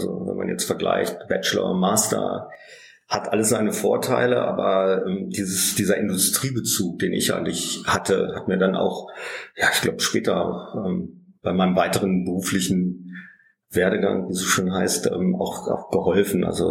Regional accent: Holzminden, Lower Saxony, Germany; born there; Ich bin 1969 geboren in Holzminden. Das ist in der Nähe von Hannover, also tiefstes, mittendrin Niedersachsen. Viele sagen dann, wo kommst du denn eigentlich her? Du sprichst ja irgendwie Hochdeutsch.

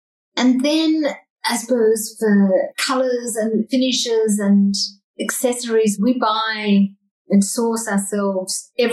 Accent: Australia; Australia is really sort of at the top of the game. And I find it inspiring to see what's happening in my hometown when I'm there.

